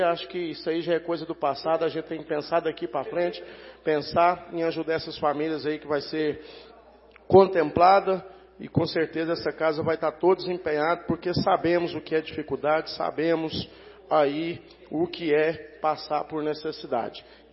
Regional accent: Minas Gerais, Brazil; moved away; Realmente, também vim de Minas Gerais com a minha família, chegamos aqui.

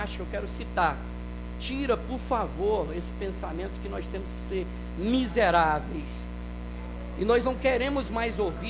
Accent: Anápolis, Goiás, Brazil; nós somos de Goiás, nós somos de Anápolis, nós não somos de Curitiba, mas é goiano

